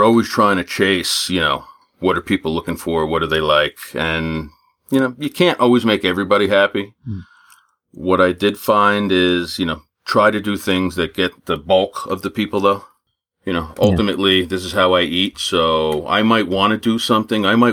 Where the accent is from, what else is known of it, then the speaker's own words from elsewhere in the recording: New Jersey, United States; And I'm from New Jersey, so, you know, there's that.